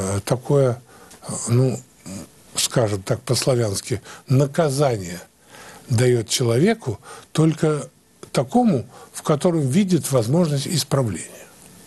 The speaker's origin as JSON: {"language": "Russian", "region": "Siberia", "country": "Russia", "said": "Как говорят, сибиряк – это не тот, который не боится холода, а тот, кто тепло одевается. Я вот из этих"}